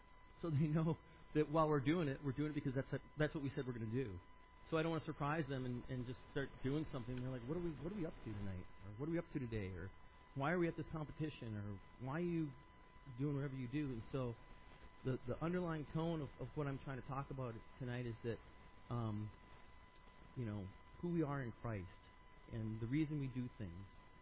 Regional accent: Idaho, United States; I'm from Idaho, so there's a lot of Mormonism

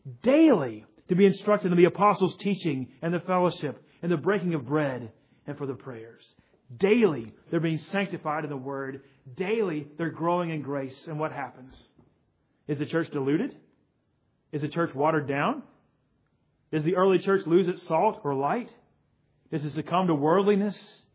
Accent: South Carolina, United States; I don't know how many of you, when you were growing up in South Carolina, used to watch the old show Nature Scene on ETV. I guess I'm the only one, but that's okay.

